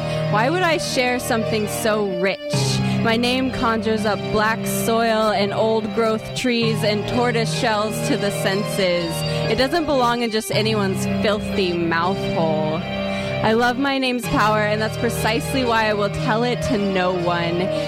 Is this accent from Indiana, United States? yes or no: no; Bellingham, Washington, United States; We're from Bellingham, Washington.